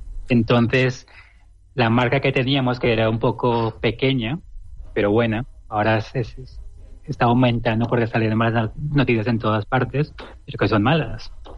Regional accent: Valencia, Valencian Community, Spain; yo nací en Valencia, crecí en Valencia.

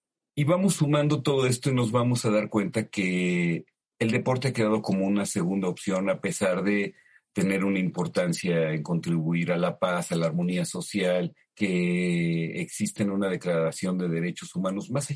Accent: Mexico; nosotros como sociedad mexicana hemos dejado de lado el deporte.

